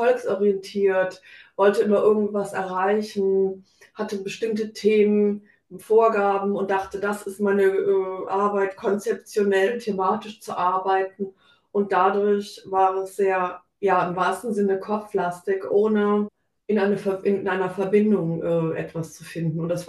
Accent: Rhineland, Germany; so katholisch getauft, Religionsunterricht. Ich bin im Rheinland aufgewachsen, da ist man auch katholisch an sich.

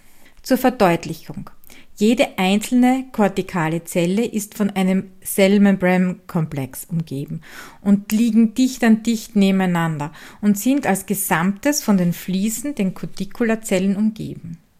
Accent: Styria, Austria; accent: Styrian; den steirischen Dialekt aus meiner Heimat

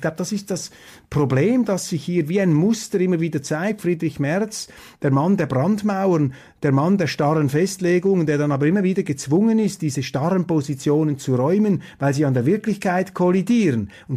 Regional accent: Switzerland

